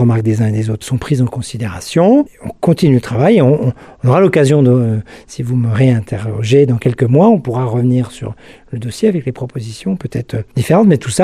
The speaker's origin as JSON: {"language": "French", "town": "Schirmeck", "region": "Grand Est", "country": "France", "tie": "born or raised there", "said": "Moi, je suis un homme de la forêt, je viens de la vallée de la Bruche de Schirmeck. J'ai toujours été dans la forêt, gamin, etc. J'ai vécu beaucoup dans la forêt."}